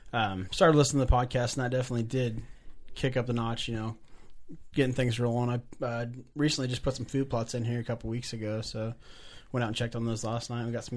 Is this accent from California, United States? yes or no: no; Lux, Illinois, United States; from Lux, Illinois.